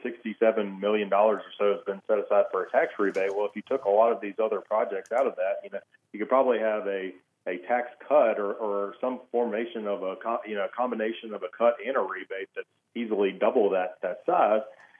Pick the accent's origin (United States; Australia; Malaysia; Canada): United States; Montgomery, Alabama; And you know, I'm from Montgomery originally.